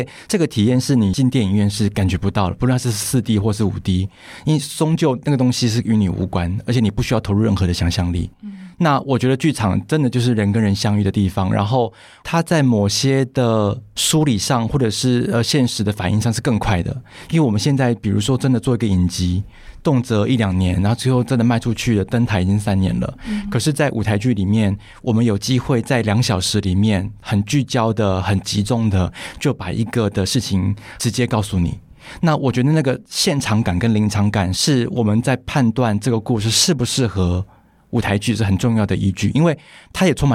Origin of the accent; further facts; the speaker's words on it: Keelung, Taiwan; 因为我住基隆嘛，我在基隆出生，然后到现在还住在基隆